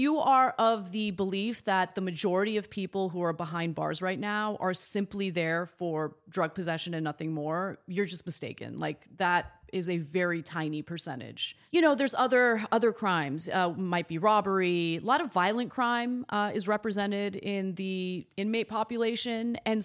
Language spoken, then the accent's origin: English; Reseda, California, United States; I grew up in Reseda, California, which is a wonderful, and I still think it's wonderful. It's a wonderful working class community in the San Fernando Valley. And I was the only Armenian in my entire school